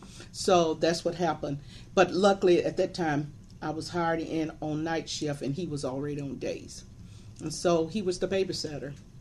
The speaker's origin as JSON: {"language": "English", "region": "Tennessee", "country": "United States", "moved": "as an adult", "lives_now": "Lansing, United States", "said": "I am originally from Tennessee, and I moved from Tennessee to Lansing after high school."}